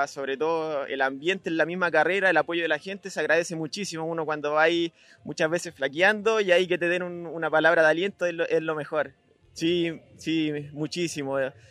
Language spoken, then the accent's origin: Spanish; Chile; Yo siendo chileno recibí mucho apoyo acá